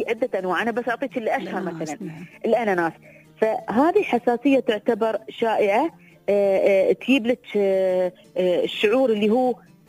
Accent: United Arab Emirates; نحن كشعوب إماراتية عربية

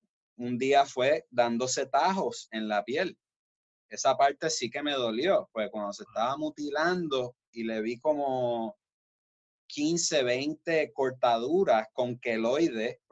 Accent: Puerto Rico; creciendo en Puerto Rico, en una cultura donde nosotros en ese país estamos todas las razas y todas las creencias

